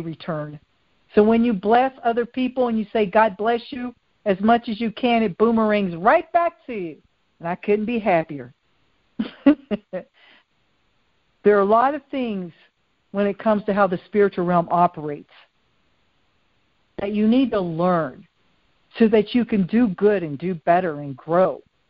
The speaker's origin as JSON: {"language": "English", "region": "the South", "country": "United States", "said": "I laugh because, you know, I'm originally from the South, and in the South, they still use that saying, well, bless your heart."}